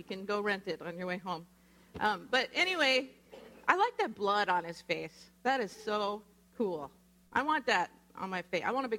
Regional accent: Alaska, United States; I grew up in Alaska, and it was 200 miles inland from Anchorage. It was in the woods, right?

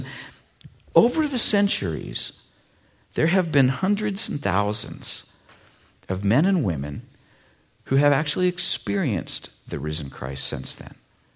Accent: United States; Like, I grew up in America. It's like I'd never heard any of this stuff before.

